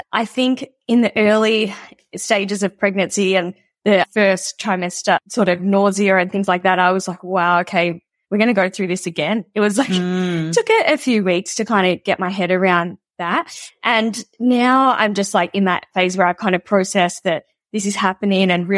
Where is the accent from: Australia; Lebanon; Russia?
Australia; Melbourne, Victoria; also born or lived in United States; now in Northern Rivers, Australia; I'm from Melbourne. I grew up in Melbourne, sort of suburbs, and we packed up our bags and moved over to the States. And we've done so many different things. We've since moved interstate to the Northern Rivers.